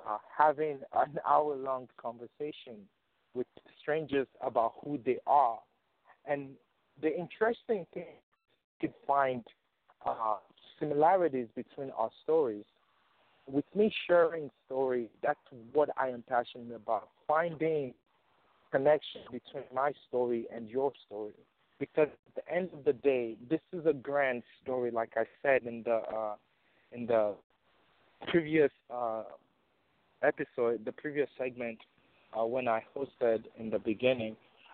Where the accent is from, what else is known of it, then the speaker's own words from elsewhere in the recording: Nigeria; As I shared with you in the last episode, that I am originally from Nigeria.